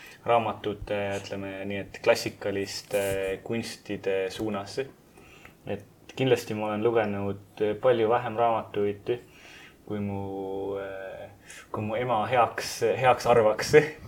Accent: Tartu, Tartu County, Estonia; Kasvasin Tartus ja kui ma sündisin aasta 81, siis on esimesed 10 aastat oli veel kaunist nõukogude aega.

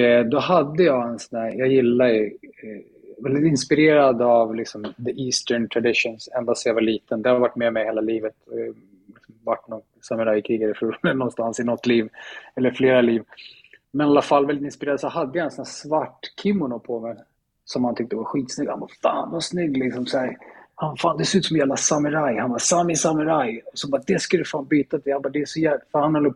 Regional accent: Sweden; Jag är uppväxt i Sverige, föddes i Sverige med mina föräldrar är finska.

